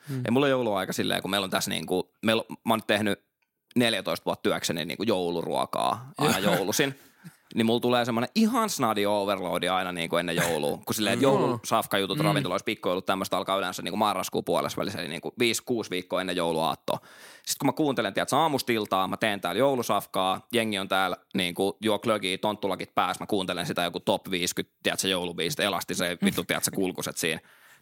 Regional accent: Nurmijärvi, Uusimaa, Finland; Mä oon Nurmijärveltä Landelta. Ei siellä ollut niinku mitään

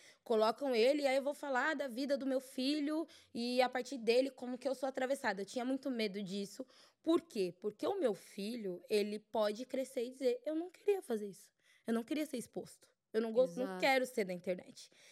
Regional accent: Jundiaí, São Paulo, Brazil; um dia de carnaval comigo lá na minha cidade, em Jundiaí

